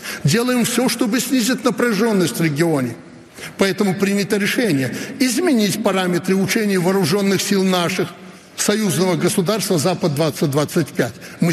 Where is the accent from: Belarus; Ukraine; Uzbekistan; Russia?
Belarus; Мы, белорусы, заплатили за нее самую страшную цену.